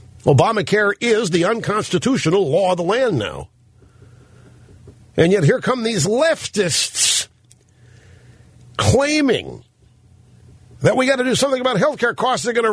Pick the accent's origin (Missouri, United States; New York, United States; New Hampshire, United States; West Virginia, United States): Missouri, United States; Cape Girardeau; You know, I grew up in Cape Girardeau, Missouri.